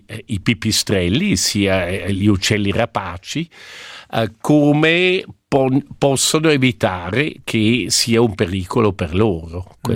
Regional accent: Paspels, Grisons, Switzerland; il fondovalle è completamente in tedesco, e nel mio paese, che è Paschpals, lì parlo romancio solo con quelli over 70, over 80.

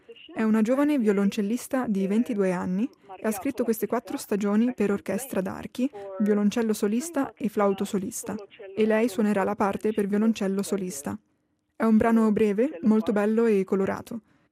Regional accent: Schaffhausen, Switzerland; sono cresciuta a Sciaffusa, nel nord della Svizzera, dall'altra parte del paese

